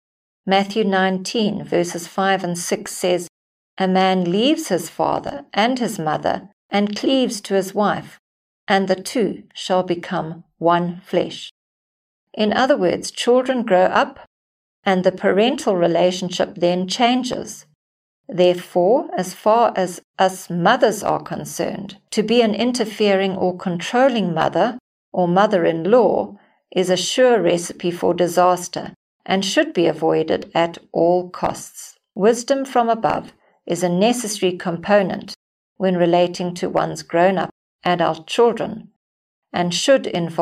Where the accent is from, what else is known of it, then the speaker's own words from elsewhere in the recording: Mutare, Zimbabwe; When I was a teenager, I belonged to a small family church in my hometown in Matari, Zimbabwe.